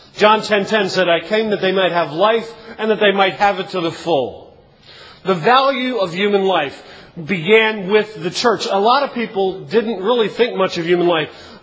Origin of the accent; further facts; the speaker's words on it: Baltimore, Maryland, United States; I grew up in the inner city. I grew up in Baltimore. I grew up seeing some of that.